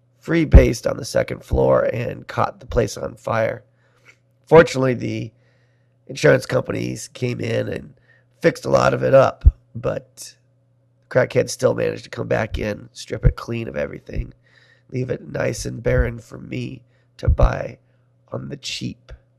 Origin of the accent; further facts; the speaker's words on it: Nebraska, United States; now in Detroit, United States; I'm not a great candidate for this because I grew up in Nebraska. What do I know about urban life?